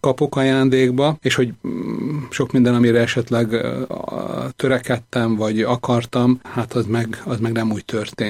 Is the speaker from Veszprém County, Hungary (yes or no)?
yes; Balatonfűzfő, Veszprém County, Hungary; Vagy amikor 14 évesen gimnáziumba készültem, akkor sokat hecceltek, csúfoltak a volt osztálytársaim, otthon Balatonfűszön